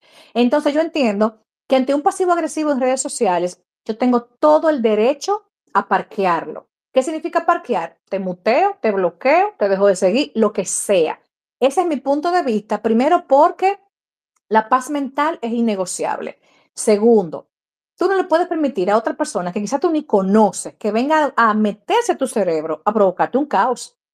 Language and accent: Spanish; Cibao, Dominican Republic; Soy una señora del Cibao, del campo